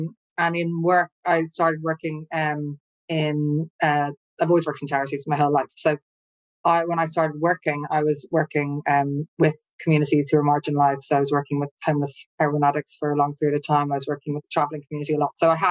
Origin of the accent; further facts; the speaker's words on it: Dublin, Leinster, Ireland; accent: Irish; Well, I am, you might guess from the accent, I'm Irish. I grew up in Dublin, so I was in the city